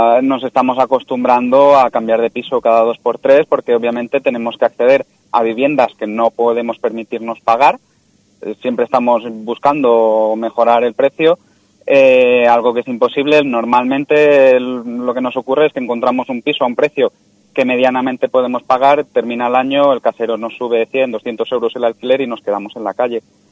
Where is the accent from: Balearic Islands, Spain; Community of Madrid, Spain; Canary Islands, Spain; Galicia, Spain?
Balearic Islands, Spain; Ibiza; Sí, yo he nacido en Eivissa, soy castellano parlante